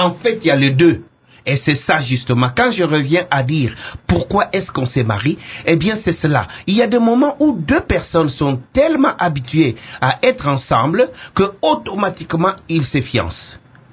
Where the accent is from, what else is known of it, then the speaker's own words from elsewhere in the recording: Kongo Central, DR Congo; born there; first language Kiyombe; French is a second language; Moi, je suis né au bas-fleuve, au Mayombe. Je ne parle que Kiyombe. Aujourd'hui, je parle très bien Lingala, je parle très bien Kikongo à l'État grâce à mon épouse.